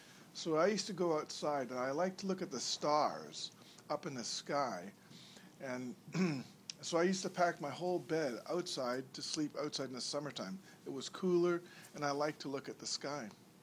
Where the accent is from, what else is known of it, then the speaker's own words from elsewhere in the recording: Chilliwack, British Columbia, Canada; When I was growing up in Chilliwack, we had a farm with one cow.